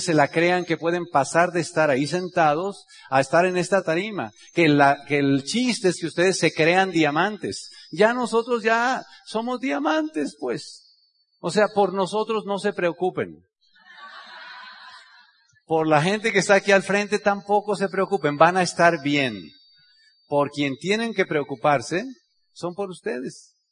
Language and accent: Spanish; Mexico; Y obviamente como mexicano, pues estar en mi tierra y ante mi gente, pues me llena el pecho de orgullo